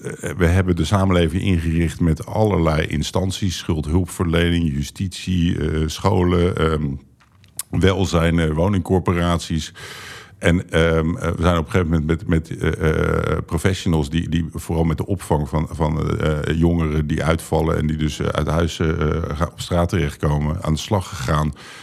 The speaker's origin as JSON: {"language": "Dutch", "town": "Rotterdam", "region": "South Holland", "country": "Netherlands", "tie": "born or raised there", "said": "Ik kom uit Rotterdam en ik weet nog dat ik hier opgroeide en naar school ging."}